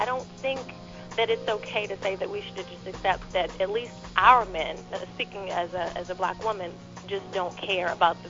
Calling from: District Heights, Maryland, United States; I'm calling from District Heights.

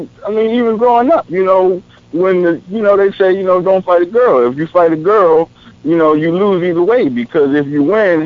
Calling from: Lanham, Maryland, United States; I'm calling from Lanham.

